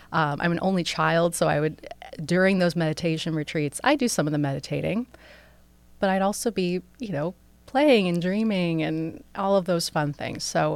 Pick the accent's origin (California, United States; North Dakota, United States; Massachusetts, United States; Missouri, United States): Massachusetts, United States; born there; So I was born around the Boston area.